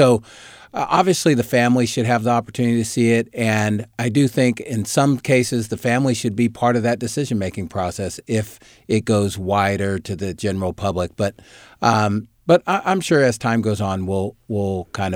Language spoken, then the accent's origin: English; Oak Park, Illinois, United States; I think growing up in Oak Park and being raised by my mom is the core of all my decisions, everything I've done throughout my entire life, both in work and personal.